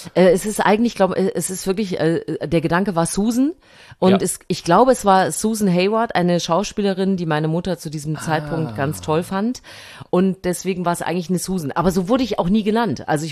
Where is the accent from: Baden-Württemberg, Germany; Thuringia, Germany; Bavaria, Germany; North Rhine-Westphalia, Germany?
Thuringia, Germany; Ich war in meiner alten Heimat Thüringen